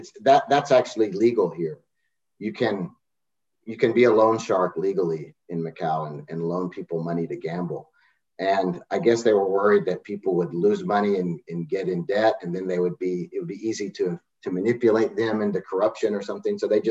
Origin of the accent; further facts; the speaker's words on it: Birmingham, Alabama, United States; also born or lived in Atlanta, United States; I was born in Atlanta, then we moved right back to Alabama. So I grew up in Birmingham, Alabama